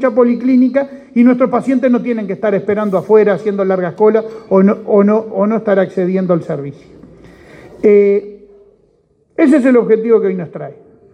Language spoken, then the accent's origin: Spanish; Uruguay; Porque soy uruguayo. Porque soy uruguayo